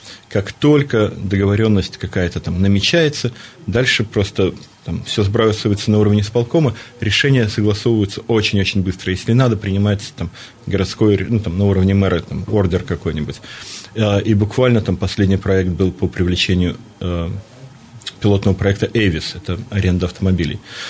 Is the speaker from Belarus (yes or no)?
yes; Belarus; с гордостью говорю, что я из Беларуси.